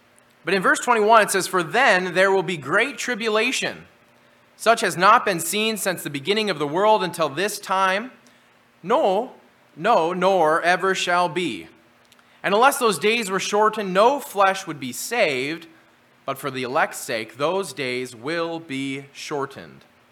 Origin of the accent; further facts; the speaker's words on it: North Dakota, United States; You see, when I was a kid, we grew up in North Dakota. In North Dakota, I remember several times there were these giant blizzards